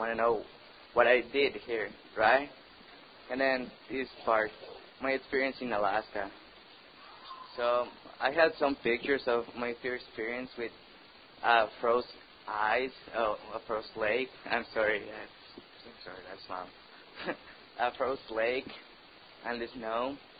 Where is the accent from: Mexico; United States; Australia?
Mexico; English is a second language; I'm from Mexico